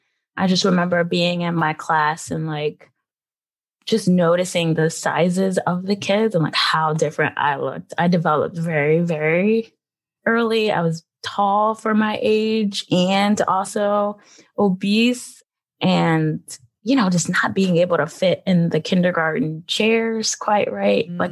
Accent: Philadelphia, Pennsylvania, United States; Yeah, born and raised in Philadelphia, went out to the other side of the state, Pittsburgh, for college.

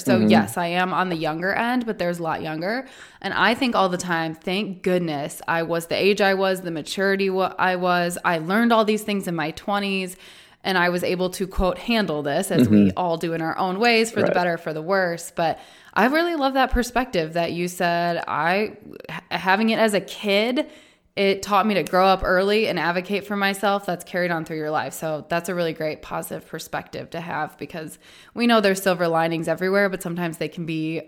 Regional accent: Indianapolis, Indiana, United States; And I'm from Indianapolis and you're from Texas.

